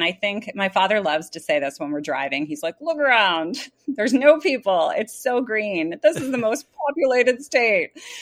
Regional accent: New Jersey, United States; And growing up in the South Jersey area, which is near Philadelphia, you would have them at school.

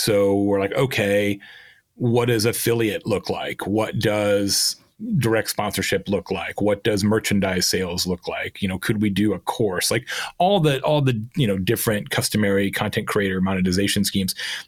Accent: Arizona, United States; And growing up in Arizona, you know, you're so close to that part of the world, you naturally are a little bit more attuned to it.

